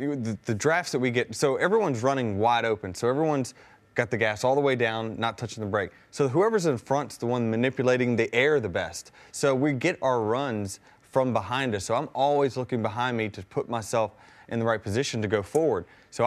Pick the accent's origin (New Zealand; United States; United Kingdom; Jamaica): United States; Virginia; I grew up in Virginia.